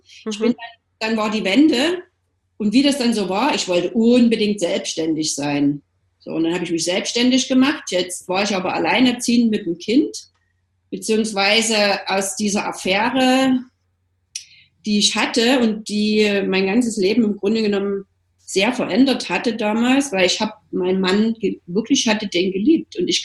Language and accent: German; Germany; ich bin ja in der DDR groß geworden